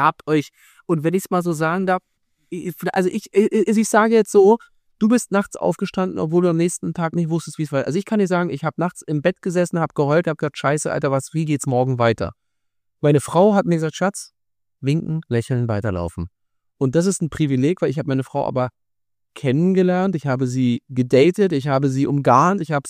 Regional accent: Germany; Es ist so, als Deutscher, weil so, ja. Ich dachte, wir wären schon viel, viel weiter.

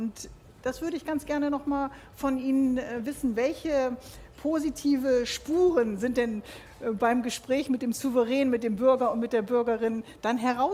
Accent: Bremen, Germany; das wissen wir hier als Bremer natürlich

